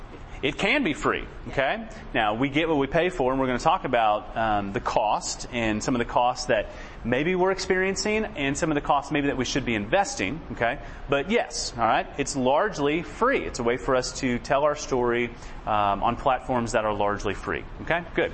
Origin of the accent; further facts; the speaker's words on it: St. Louis, Missouri, United States; I grew up in St. Louis. I'm a big Cardinals fan.